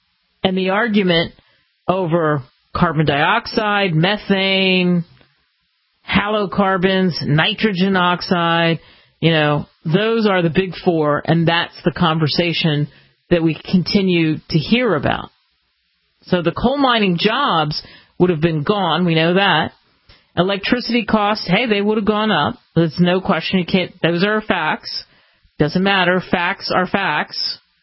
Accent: Philadelphia, Pennsylvania, United States; I grew up in Philadelphia. I paid a lot of attention to history.

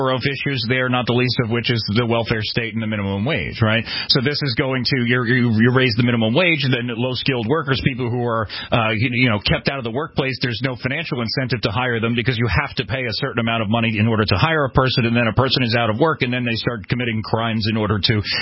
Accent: New York, United States; I'm from Long Island, and if you go out to Mastic, it's not the nicest of places

